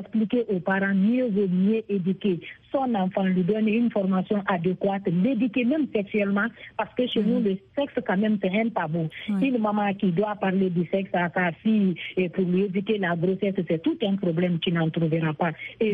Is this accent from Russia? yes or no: no; Guinea; Dans la loi, chez nous, en Guinée, le jeune garçon doit se marier à 18 ans et la petite fille à 17 ans.